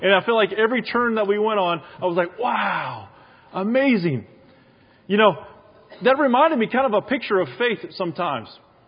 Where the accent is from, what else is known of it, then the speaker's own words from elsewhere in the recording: Virginia, United States; We're from Virginia, so it's a little different out this way, a little bit more smoky than where we are